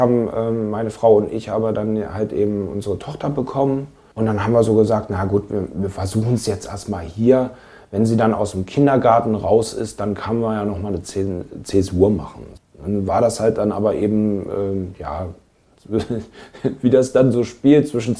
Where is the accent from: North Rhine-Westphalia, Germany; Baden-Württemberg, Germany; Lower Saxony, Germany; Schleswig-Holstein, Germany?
Lower Saxony, Germany; Hanover; moved away; Ja, also ich stamme ursprünglich aus Hannover.